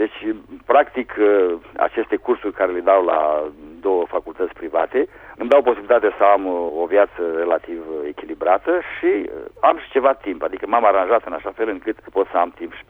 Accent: Romania; now in France; Mă prezint sau ca francez de origine română sau ca român de naționalitate franceză.

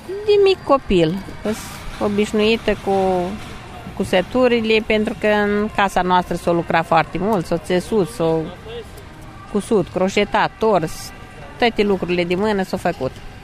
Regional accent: Mănăstirea Humorului, Suceava County, Romania; Sunt din Mănăstirea Humorului

